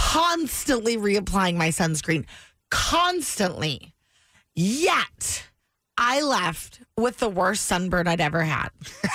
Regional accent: Sacramento, California, United States; Born and raised in Sacramento. It's very important for people to know. Proud of my city.

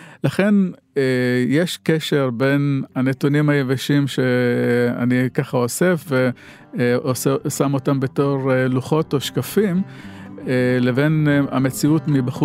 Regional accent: Migdal HaEmek, Northern District, Israel; also born or lived in Beni Mellal, Morocco; now in Mazkeret Batya, Israel; כשגרתי בירושלים, אז אמרתי שאני ממגדל העמק, כי זה המקור שם גדלתי

